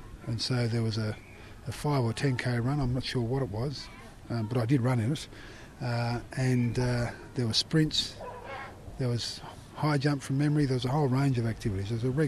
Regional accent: Canberra, Australian Capital Territory, Australia; I grew up in Canberra, in a working class suburb, Narrabunda.

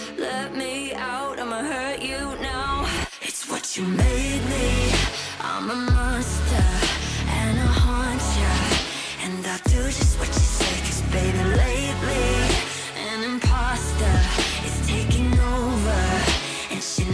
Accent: Sydney, New South Wales, Australia; I'm from Sydney and I'm this week's feature artist on Unearthed.

